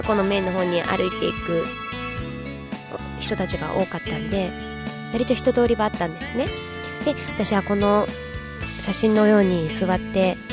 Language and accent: Japanese; Okinawa, Japan; その下の方にちょっと沖縄から来ました